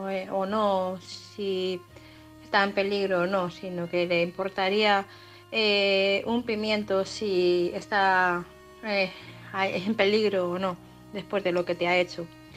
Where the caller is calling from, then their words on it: Madrid, Community of Madrid, Spain; corresponsal de Madrid.